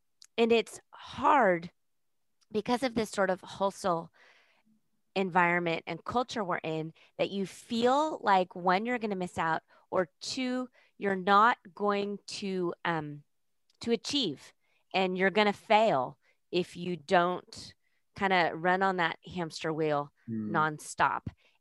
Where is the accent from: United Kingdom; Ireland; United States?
United Kingdom; Scotland